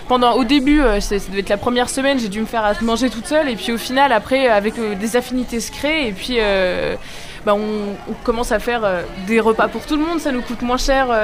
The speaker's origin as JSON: {"language": "French", "town": "Cherbourg", "region": "Normandy", "country": "France", "said": "Je viens de Cherbourg, en Normandie. Cherbourg, une petite ville."}